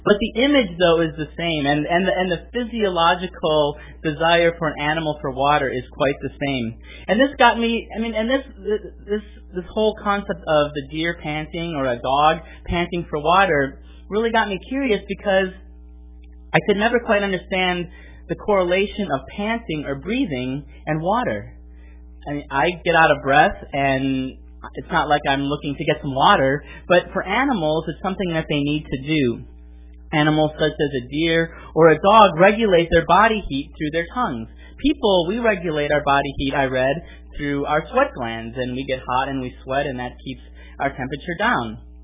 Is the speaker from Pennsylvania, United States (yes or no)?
no; Milwaukee, Wisconsin, United States; also born or lived in New York City; I grew up in Milwaukee, and I lived for many years in New York City.